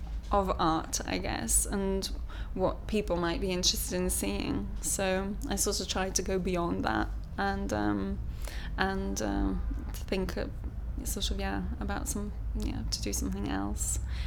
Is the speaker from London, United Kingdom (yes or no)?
no; Cambridge, East of England, United Kingdom; I was born on May 24th, 1978 and I come from Cambridge.